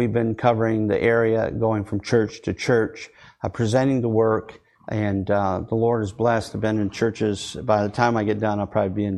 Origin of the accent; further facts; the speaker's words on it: Lansing, Michigan, United States; I grew up in Lansing, Michigan. I grew up right next door to the church.